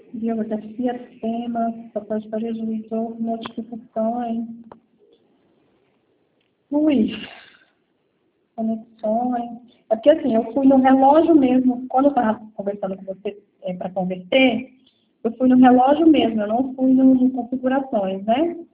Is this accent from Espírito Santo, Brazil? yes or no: yes; Linhares, Espírito Santo, Brazil; Não, eu sou de Linhares, Espírito Santo.